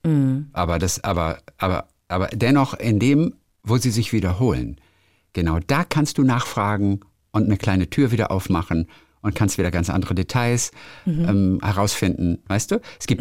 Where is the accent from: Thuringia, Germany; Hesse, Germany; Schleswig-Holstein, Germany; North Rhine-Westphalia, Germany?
Schleswig-Holstein, Germany; Lübeck; aber ich komme aus Lübeck.